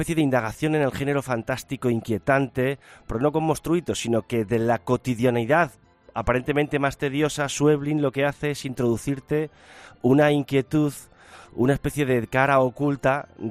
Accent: Spain; así que me felicito y nos felicitamos como españoles de que esto siga siendo así entre nosotros

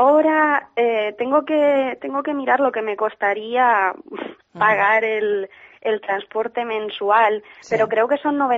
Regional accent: Cartagena, Region of Murcia, Spain; now in Helsinki, Finland; Además, yo soy de Cartagena, y el invierno allí son 16 grados.

